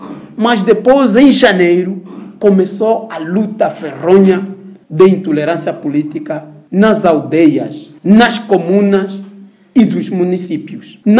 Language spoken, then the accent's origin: Portuguese; Angola; Nós não somos angolanos.